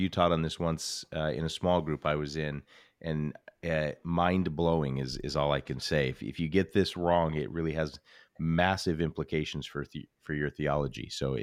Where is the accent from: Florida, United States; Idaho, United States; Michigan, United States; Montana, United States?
Idaho, United States; Emmett; I like to joke with people when I say I'm from Emma, Idaho.